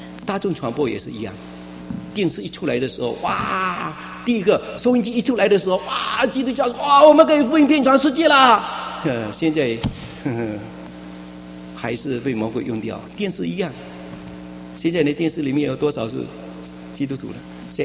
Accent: Fuzhou, Fujian, China; 我是福州人啊，那还有福州人啊，他也是福州人，我们很好讲福州话

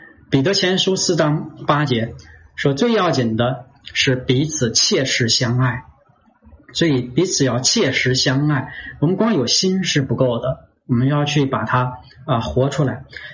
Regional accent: China; 我们中国人有两个成语，就说望子成龙望女成凤

